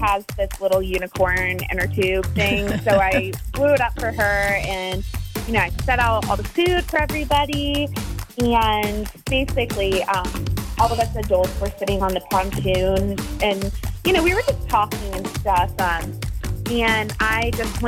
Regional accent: Sun Prairie, Wisconsin, United States; I'm from Sun Prairie

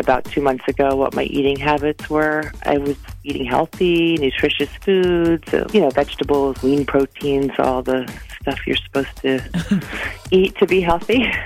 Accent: Sauk City, Wisconsin, United States; I'm from Sauk City

